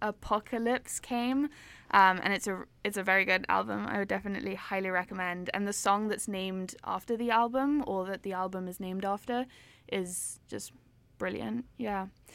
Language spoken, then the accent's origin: English; Seychelles; Like, East Africa. I don't know. Right. People like them there. Like, in the Seychelles.